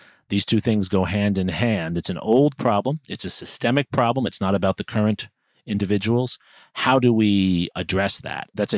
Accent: New York City, New York, United States; I grew up in New York City.

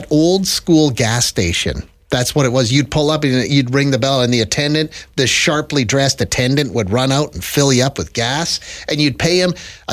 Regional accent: Moose Jaw, Saskatchewan, Canada; I'm of an age, though, where there wasn't a lot of places to go for a birthday party. And also, I'm from Moose Jaw, Saskatchewan.

